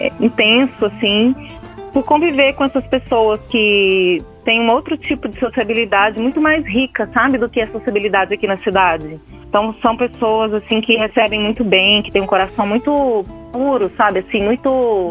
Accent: Goiânia, Goiás, Brazil; also born or lived in Barra do Garças; now in Brasília, Brazil; Isso, eu passei metade da minha infância em Goiânia e metade no Mato Grosso, em Barra do Garças, Mato Grosso.

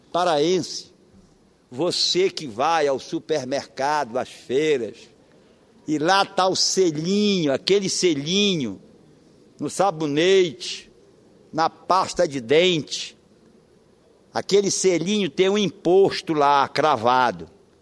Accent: Pará, Brazil; born there; nasci no Marajó, vim da pobreza

